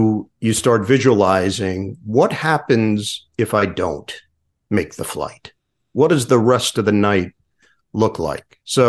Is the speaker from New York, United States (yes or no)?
yes; New York, United States; okay, look, dude, I'm from New York.